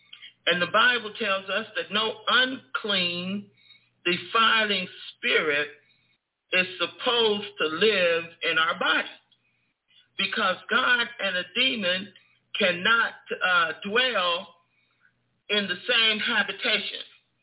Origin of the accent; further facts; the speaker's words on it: United States; born there; was going to be in America, where I was born. I'm an American.